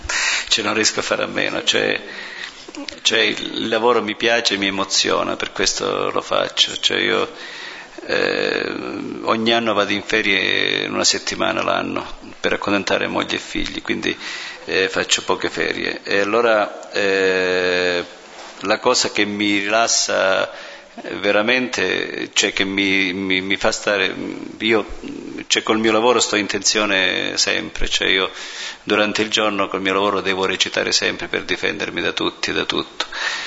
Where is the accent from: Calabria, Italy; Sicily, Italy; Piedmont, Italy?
Calabria, Italy; Gerace; il mio paese è bellissimo. Il mio paese si chiama Gerace ed è bello come Todi o come Gubbio, come Assisi.